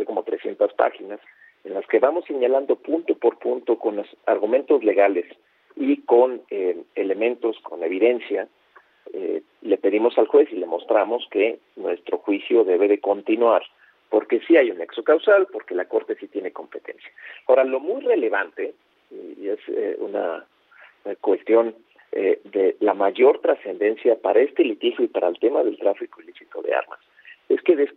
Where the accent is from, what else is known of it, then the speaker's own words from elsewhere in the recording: Mexico; como mexicanos y mexicanas